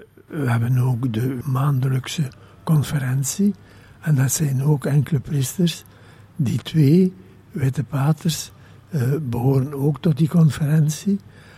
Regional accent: Sint-Andries, West Flanders, Belgium; ik ben afkomstig van Sint-Andriesbrugge. En dat is heel dicht bij waar die 2 paters wonen.

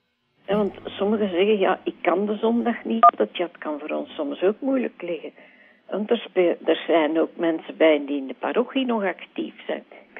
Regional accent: Brussels, Brussels-Capital Region, Belgium; Want zolang dat ik heb mijn jeugd in Brusselse doorgebracht. Ik heb dan nooit moeilijkheden gehad met Vlaams of Frans.

